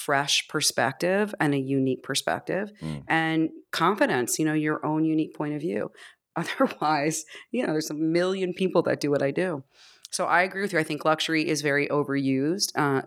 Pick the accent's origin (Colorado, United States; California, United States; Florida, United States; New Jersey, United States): New Jersey, United States; Well, I'm from Jersey.